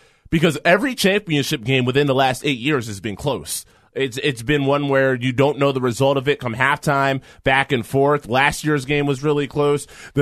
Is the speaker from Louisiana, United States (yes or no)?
no; Philadelphia, Pennsylvania, United States; I'm from the Philadelphia area, and like Philadelphia isn't exactly united when it comes to Villanova.